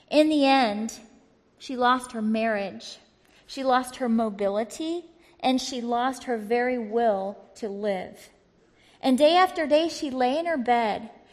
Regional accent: the South, United States; I grew up in the South and we just said, shame on you.

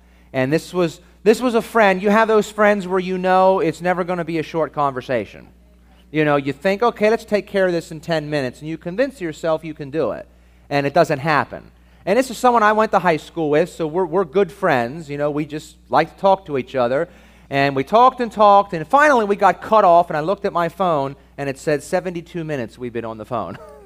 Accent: York, Pennsylvania, United States; York, Pennsylvania is where I grew up, and that's my hometown where my family lives

